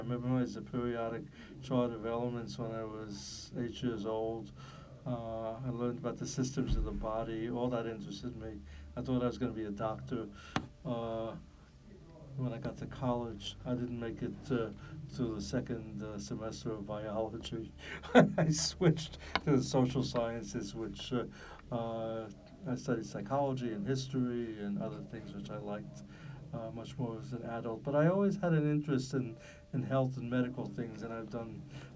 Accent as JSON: {"language": "English", "town": "Whitestone", "region": "New York", "country": "United States", "tie": "born or raised there", "also_born_or_lived": "Brooklyn", "said": "I was born in Crown Heights, Brooklyn, and my folks bought a house in Whitestone, Queens County, which I grew up in."}